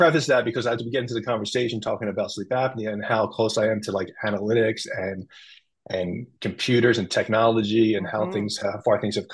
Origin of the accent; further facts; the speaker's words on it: Philadelphia, Pennsylvania, United States; There's not a whole lot of professional athletes that come out of where I grew up in Philly.